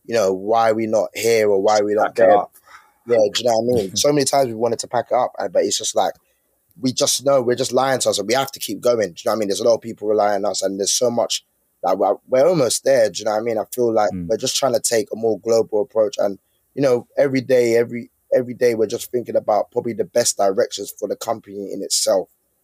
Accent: Nigeria; we're both, like you said, we're both Nigerian.

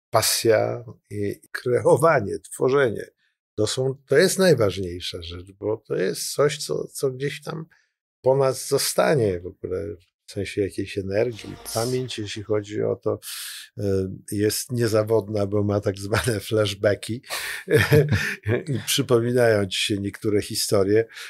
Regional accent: Mława, Masovian Voivodeship, Poland; moved away; jestem mławiakiem, z tym, że no, z mojego miasta wyjechałem w 1974 roku. Trochę czasu. Przyjechałem do Trójmiasta i od tamtego czasu mieszkam do dzisiaj.

